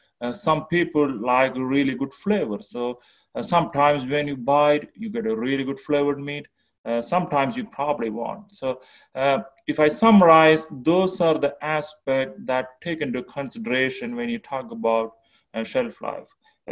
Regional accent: South India, India; I'm originally from India, southern part of India, a lot of ocean, a lot of fish.

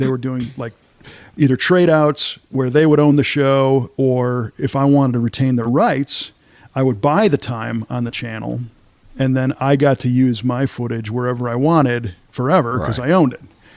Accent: Park Ridge, Illinois, United States; And I grew up in the Chicago area in Park Ridge, Illinois.

